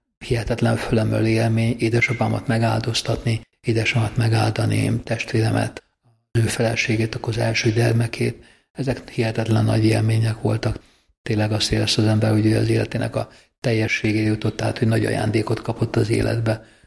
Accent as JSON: {"language": "Hungarian", "region": "Budapest", "country": "Hungary", "said": "mivel Rózsdombról jöttem"}